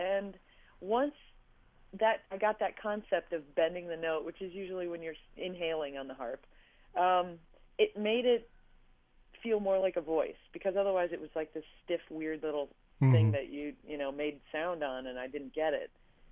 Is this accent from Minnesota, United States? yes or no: yes; Minnesota, United States; I grew up just outside of Minneapolis.